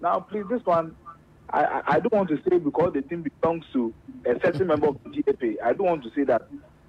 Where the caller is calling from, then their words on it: Pokwase, Greater Accra, Ghana; I'm calling from Pokwase.